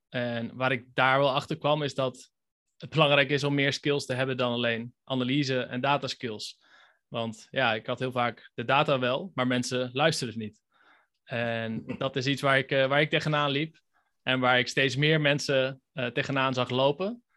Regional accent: Wageningen, Gelderland, Netherlands; Ik ben geboren in Wageningen. Ik heb er 18 jaar gewoond.

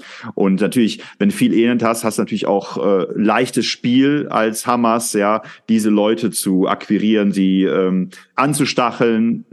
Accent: Germany; Also natürlich, wir sind Deutsche, also müssen schon ein bisschen aufpassen.

